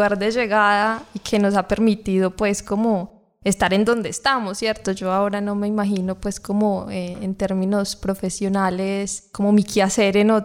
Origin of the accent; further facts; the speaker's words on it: Colombia; como esto pues nos atraviesa como colombianos